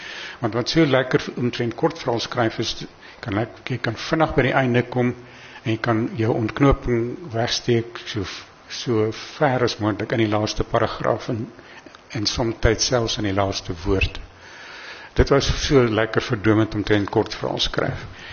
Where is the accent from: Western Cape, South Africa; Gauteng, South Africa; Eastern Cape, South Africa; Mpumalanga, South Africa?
Mpumalanga, South Africa; daar waar ek vandaan kom, Oost-Transvaalse Hoofveld, het najaarsreën spesifiek 'n baie besondere betekenis